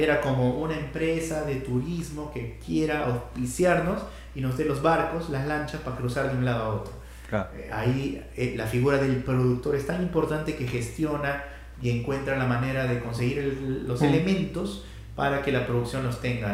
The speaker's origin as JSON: {"language": "Spanish", "country": "Peru", "said": "hola, soy de Perú"}